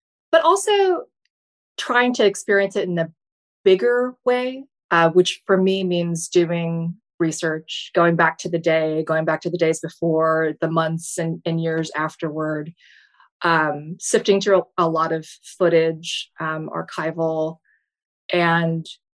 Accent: Fargo, North Dakota, United States; So I grew up in North Dakota in the 1970s and 80s.

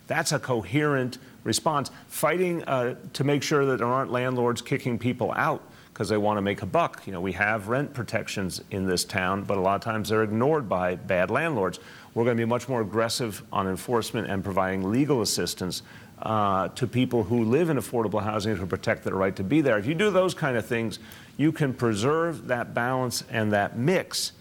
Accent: Brooklyn, New York, United States; I come from Park Slope in Brooklyn, which is one of the neighborhoods that's arguably gone through the most gentrification over the last quarter century.

